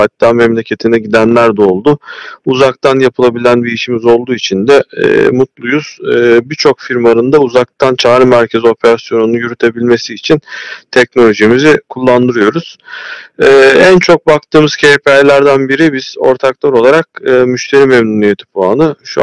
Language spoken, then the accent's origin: Turkish; Çanakkale, Turkey; Ben Çanakkale'liyim.